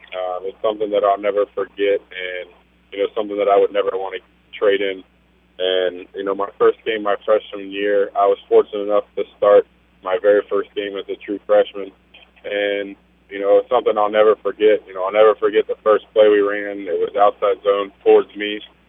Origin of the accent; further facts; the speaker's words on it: Midwest, United States; growing up in the Midwest, I'm used to the seasons.